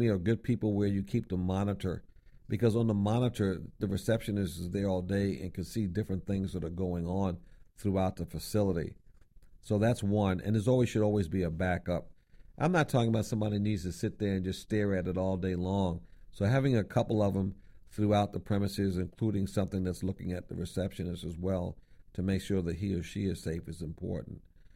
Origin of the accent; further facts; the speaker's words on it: New York, United States; I'm from New York.